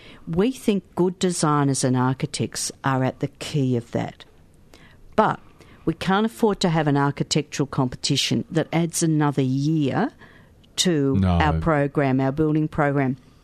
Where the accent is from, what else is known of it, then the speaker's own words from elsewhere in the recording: Port Melbourne, Victoria, Australia; See, I grew up in Port Melbourne, so I know that area really well.